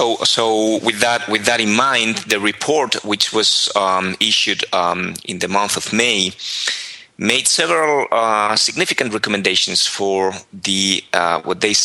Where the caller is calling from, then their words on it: Spain; since I'm talking from Spain, where I live